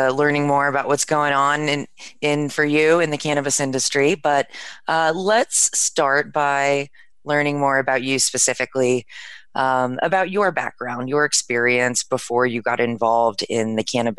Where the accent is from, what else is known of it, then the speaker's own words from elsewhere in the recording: East Coast, United States; From the East Coast too. I know what you mean.